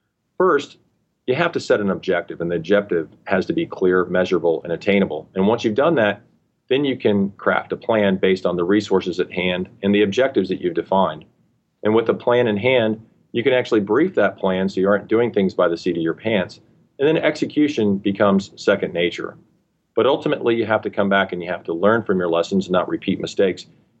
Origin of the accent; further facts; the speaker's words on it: Ohio, United States; I actually flew in the Air National Guard with the state of Ohio back in my hometown.